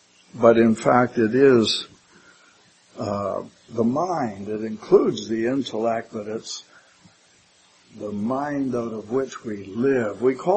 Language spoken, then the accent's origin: English; Canada; We're Canadian. We know how to live as Canadians.